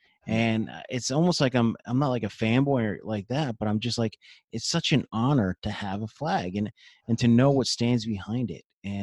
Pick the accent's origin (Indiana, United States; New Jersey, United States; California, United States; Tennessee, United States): New Jersey, United States; You know, growing up in Jersey, you know, I did as well. And I grew up northwest, up by the Pocono area.